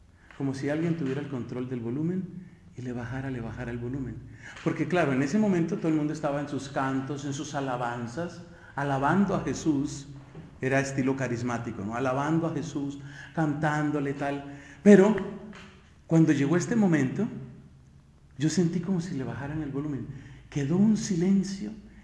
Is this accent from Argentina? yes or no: no; Colombia; siendo el gran colombiano famoso. 16 años de edad